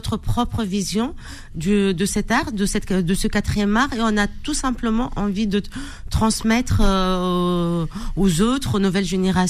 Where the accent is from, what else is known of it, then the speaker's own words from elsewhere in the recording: Kasserine, Kasserine Governorate, Tunisia; now in Paris, France; Voilà, je suis partie de Caisserine à Paris.